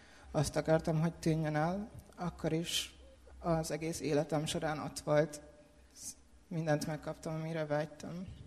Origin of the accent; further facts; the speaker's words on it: Budapest, Hungary; also born or lived in Zalaegerszeg; now in Budaörs, Hungary; Hát lassan már 8 éve, hogy Budaörsön élünk, így a családommal. Apukám lelkész volt Zalaegerszegen, én ott születtem, már a 3. gyerekként. És 10 éves voltam, amikor úgy döntöttek, hogy felköltözünk Budapestre.